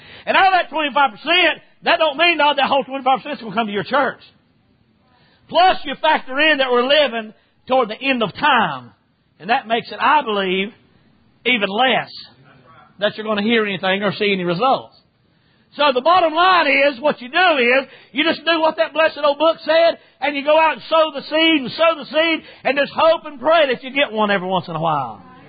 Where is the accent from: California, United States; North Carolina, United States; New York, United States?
North Carolina, United States; as I was growing up in North Carolina in the mountains up there, it used to be that preachers had boldness and power and grit about them when they preached